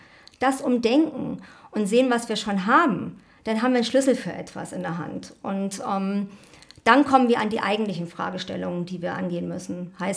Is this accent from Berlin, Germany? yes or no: yes; Berlin, Germany; das kann man als Berlinerin sagen, das hat wahrscheinlich jeder, der hier lebt